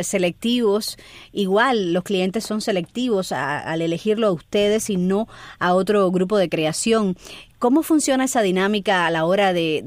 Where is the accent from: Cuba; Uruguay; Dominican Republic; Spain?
Cuba; Sancti Spíritus; porque yo soy de Santi Espíritu.